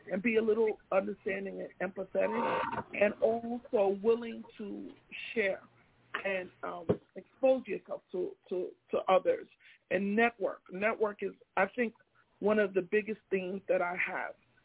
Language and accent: English; Long Island, New York, United States; You all know, especially growing up in Long Island, we've seen the diversity change from Caucasians to African Americans to now Caribbeans, Africans, Hispanic, Latin America, Middle Eastern, you know, European, you know.